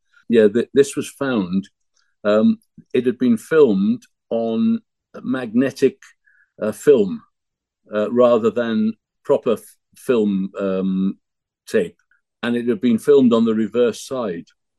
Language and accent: English; Wrexham, Wales, United Kingdom; My hometown is Wrexham, where Ryan and Rob have bought the football team and turned it into a global phenomenon.